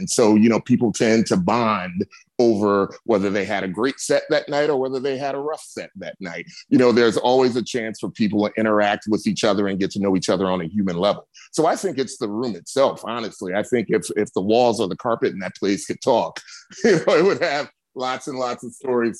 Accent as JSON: {"language": "English", "town": "Cleveland", "region": "Ohio", "country": "United States", "lives_now": "Los Angeles, United States", "said": "No, I'm not. I'm from Cleveland, Ohio."}